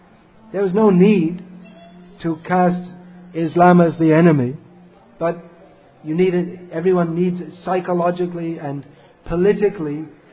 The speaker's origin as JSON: {"language": "English", "country": "United Kingdom", "tie": "born or raised there", "said": "I was raised in Britain, but religion for us, it just wasn't an issue."}